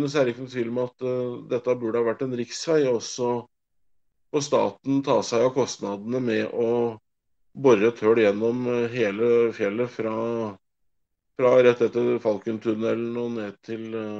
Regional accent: Lørenskog, Akershus, Norway; now in Toten, Norway; jeg er født og oppvokst på Lørnskog. Jobbet som glassmester, håndverker og yrkesjåfør. Jeg flyttet oppover til Toten i 07

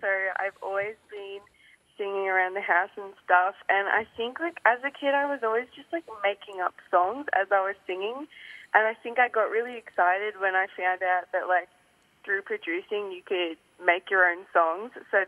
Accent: Bendigo, Victoria, Australia; Yeah, it was really good growing up in Bendigo, but it was really chill, and I was special there, so I miss it.

